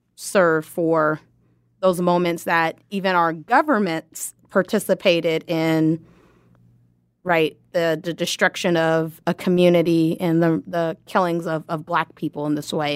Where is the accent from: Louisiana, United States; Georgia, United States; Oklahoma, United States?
Oklahoma, United States; Lawton; I grew up in Lawton and attended Lawton Public Schools. And I vividly remember my Oklahoma history class